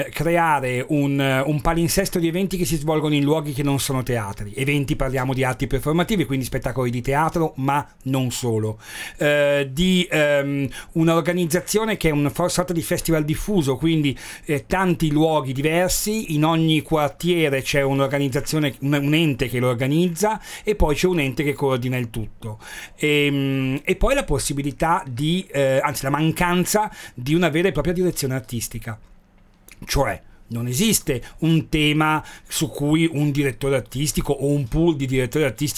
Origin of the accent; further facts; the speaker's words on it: Milan, Lombardy, Italy; Io sono di Affori